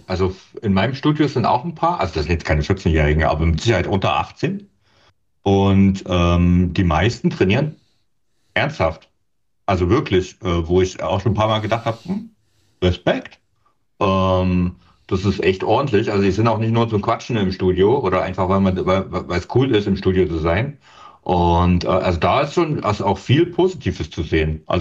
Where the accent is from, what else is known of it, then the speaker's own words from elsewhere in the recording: eastern Germany, Germany; ich bin ja auch aus dem Osten und ich kann da noch weiter zurückdenken.